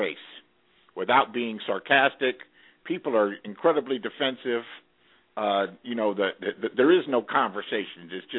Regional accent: Los Angeles, California, United States; now in Bay Area, United States; I'm from California, Los Angeles. I live in the Bay Area now.

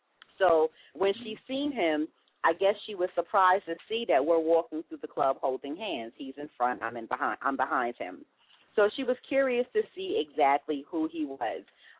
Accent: Long Island, New York, United States; it's different for me because I'm from Long Island. He's from the Bronx. So me being a little old, you know, island girl coming into the Bronx

